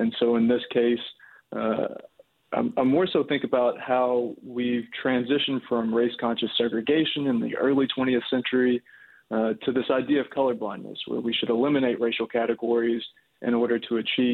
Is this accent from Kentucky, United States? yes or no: yes; Bowling Green, Kentucky, United States; So I grew up in Bowling Green, Kentucky. Yeah, so the South Central region, and both of my families are from Western Kentucky.